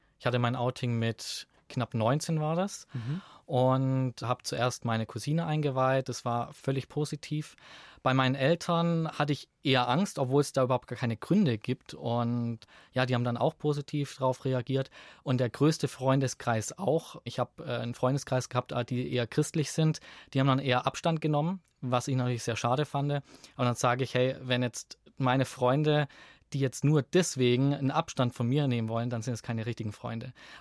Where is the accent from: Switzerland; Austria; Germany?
Germany; Göppingen, Baden-Württemberg; now in Augsburg, Germany; Ich bin gebürtig in Göppingen aufgewachsen, schöne Schwabenländle in Bad Württemberg.